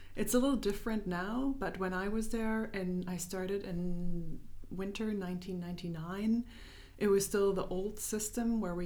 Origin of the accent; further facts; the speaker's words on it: Berlin, Germany; also born or lived in United States; I was born and raised in Berlin and returned to Berlin actually after a long time abroad, mostly in the United States.